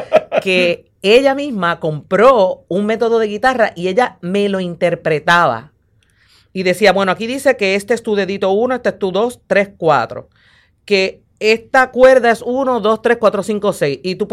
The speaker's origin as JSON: {"language": "Spanish", "town": "Fajardo", "country": "Puerto Rico", "said": "Yo soy de Fajardo."}